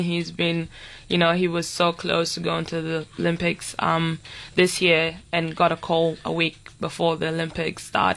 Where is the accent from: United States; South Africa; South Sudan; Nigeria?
South Sudan; also born or lived in Kenya; now in Perth, Australia; So we come from South Sudan originally. We spent 12 years in Kenya. So we spent most of our time in a refugee camp called Kakuma.